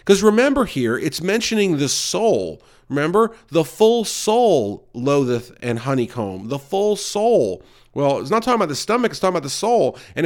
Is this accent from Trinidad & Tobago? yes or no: no; South Carolina, United States; now in North Carolina, United States; I moved to North Carolina from South Carolina, not too far, but I guess far enough to realize I had a lot of allergies I never knew I had